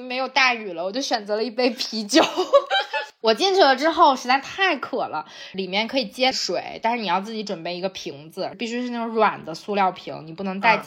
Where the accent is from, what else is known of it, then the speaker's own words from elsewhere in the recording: Beijing, China; 我说我从北京来的